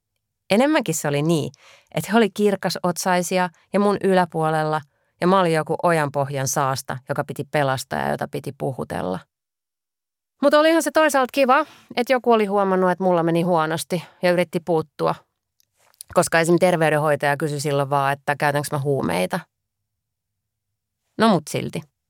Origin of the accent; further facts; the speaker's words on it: Imatra, South Karelia, Finland; Meillä Imatralla muuten siihen aikaan puhuttiin uskoon tulemisesta poksahtamisena.